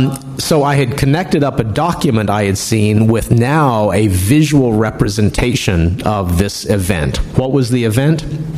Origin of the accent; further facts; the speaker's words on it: Washington, District of Columbia, United States; I had been working at an archive in my hometown, Washington, D.C.